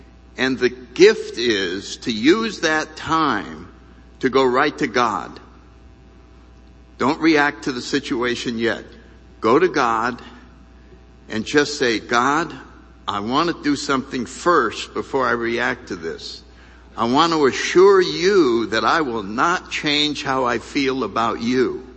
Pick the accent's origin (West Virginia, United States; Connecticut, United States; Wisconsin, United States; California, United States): Connecticut, United States; New Haven; I grew up in New Haven, Connecticut. I was born in 1931. The main event of my childhood was World War II.